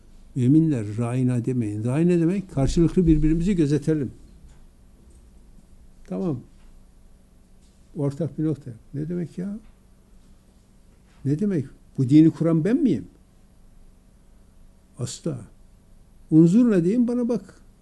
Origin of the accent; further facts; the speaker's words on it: Erzurum, Turkey; Bizim Erzurumlar, ben Erzurumluyum.